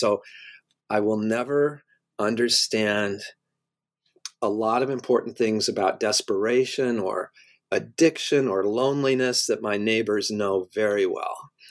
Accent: New York, United States; I'm upfront that I am from New York. I live there now.

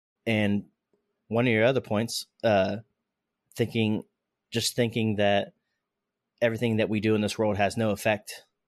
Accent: Florida, United States; at least since we're both from Florida. I've noticed when I was growing up, hurricane season, you know, that's just part of life in Florida.

